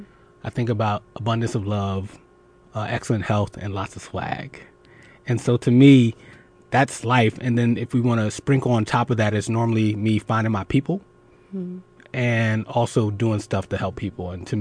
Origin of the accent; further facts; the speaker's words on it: Philadelphia, Pennsylvania, United States; Or, because I'm from Philly, cheesesteak.